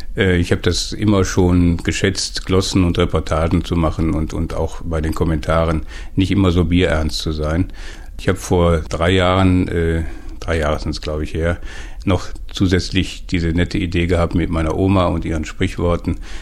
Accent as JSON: {"language": "German", "town": "Westerholt", "region": "North Rhine-Westphalia", "country": "Germany", "tie": "born or raised there", "said": "Ich bin in Westerholt geboren, gegenüber der Martinuskirche. Ich bin hier in Herten zur Schule gegangen, einer der wenigen Westerholter, die meisten gingen nach Buhr. Und ich bin hier dann eigentlich geblieben"}